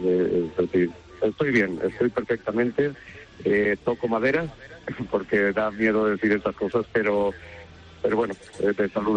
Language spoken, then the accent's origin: Spanish; Elche, Valencian Community, Spain; Yo soy de Elche, Alicante.